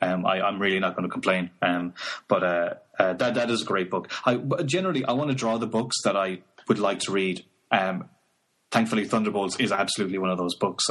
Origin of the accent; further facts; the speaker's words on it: Ireland; because I'm from Ireland, we didn't have like major syndicated shows like he did over here.